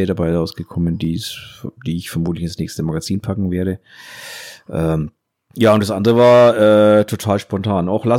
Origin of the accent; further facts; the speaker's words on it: Bavaria, Germany; Als Bayer würde ich jetzt sagen